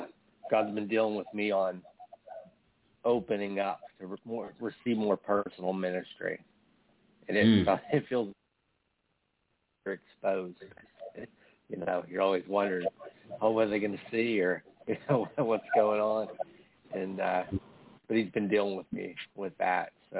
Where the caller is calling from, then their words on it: Pennsylvania, United States; from Pennsylvania.